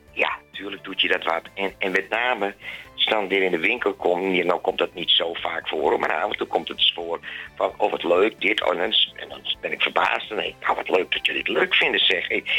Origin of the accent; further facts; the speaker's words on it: Leeuwarden, Friesland, Netherlands; born there; En Leeuwarden, ja, dat is voor mij... dat is de stad waar ik geboren ben.